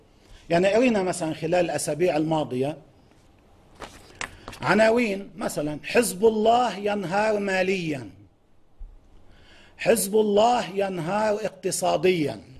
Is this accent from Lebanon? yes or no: yes; Lebanon